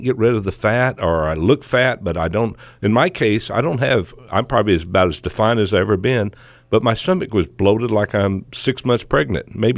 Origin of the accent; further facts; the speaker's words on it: Woodward, Oklahoma, United States; I grew up in Woodward, Oklahoma, and that's my hometown.